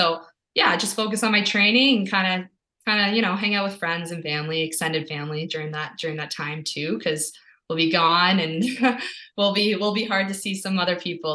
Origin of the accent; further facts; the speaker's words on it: Ottawa, Ontario, Canada; also born or lived in Renfrew / France; Yeah, so I'm actually from Ottawa, Ontario, but I was born in a small town called Renfrew. So that might have been a little tricky to find. But I actually lived in France as a baby for 5 years.